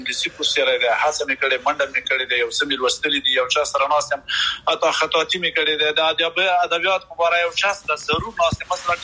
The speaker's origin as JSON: {"language": "Pashto", "town": "Kotaki", "region": "Paktia", "country": "Afghanistan", "tie": "born or raised there", "moved": "yes", "lives_now": "United Arab Emirates", "said": "زه خو پخپله د پکتیا د اریوب یم او د اریوب ولسوالۍ کې یو کلی دی چې کوټکی ورته وایي هغه هلته مې خاپوړې کړي."}